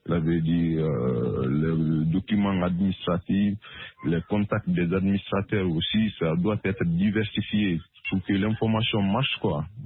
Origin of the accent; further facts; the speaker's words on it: Conakry, Guinea; parce que déjà, nous, chez nous, à Conakry